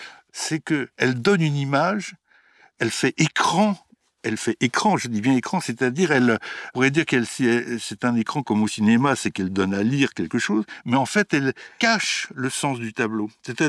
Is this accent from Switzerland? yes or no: no; Bourgogne-Franche-Comté, France; autant mon enfance en Bourgogne avec un oncle alcoolique